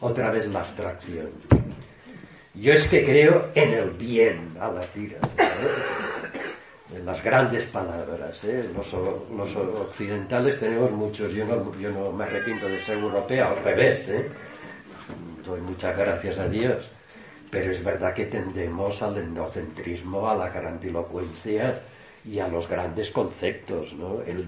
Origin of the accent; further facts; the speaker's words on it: Manises, Valencian Community, Spain; Era pintora de cerámica, yo soy de Manises.